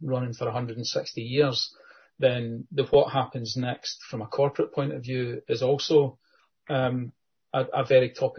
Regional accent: Glasgow, Scotland, United Kingdom; born there; now in Ayrshire, United Kingdom; I'm very, very fond of Ayrshire and Kilmarnock, although I'm Glaswegian born, adopted down here when probably about 30 odd years ago.

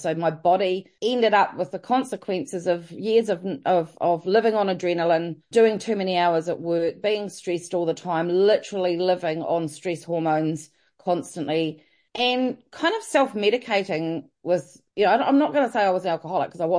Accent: New Zealand; moved away as an adult; now in London, United Kingdom; I have lived in London for the last 21 years this year. I'm from New Zealand originally. I came over here when I was 30, so I'm halfway through my life, is how I like to put it at the moment. About to turn 51 in a couple of weeks.

